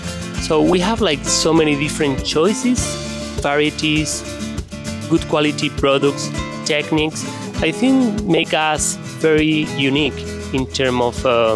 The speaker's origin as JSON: {"language": "English", "town": "Granada", "region": "Andalusia", "country": "Spain", "also_born_or_lived": "Australia", "second_language": "English", "lives_now": "Barcelona, Spain", "said": "But I'm origin from Granada, a small city in Andalusia"}